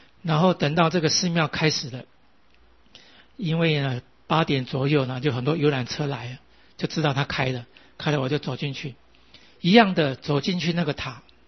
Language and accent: Chinese; Taiwan; 实际上我们这一生都是在台湾出生长大的，根本对那里的状况呢完全没有真正实际的经验呢。